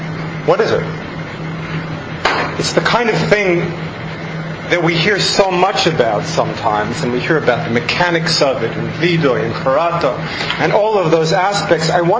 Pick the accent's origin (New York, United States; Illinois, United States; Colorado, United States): New York, United States; Roslyn; I grew up in Roslyn, Long Island.